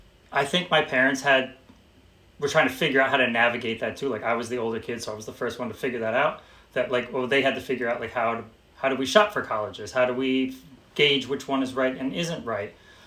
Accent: Albany, New York, United States; So I grew up in Albany. I was exposed to a lot of different kids.

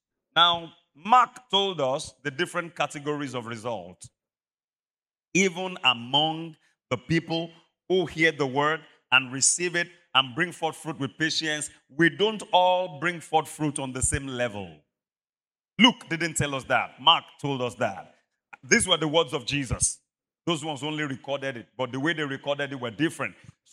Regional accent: Ibadan, Oyo, Nigeria; I remember growing up in Mokola back in the day

